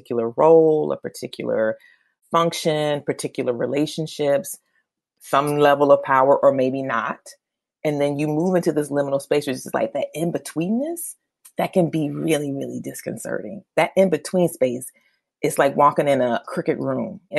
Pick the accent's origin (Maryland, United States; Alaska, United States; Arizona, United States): Maryland, United States; also born or lived in North Carolina; I grew up both in Maryland and North Carolina.